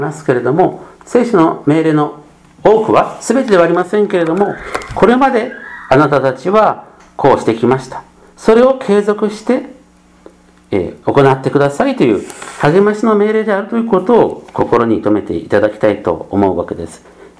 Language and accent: Japanese; Gunma, Japan; also born or lived in Osaka; もともと私は生まれも育ちも関東の群馬県であります。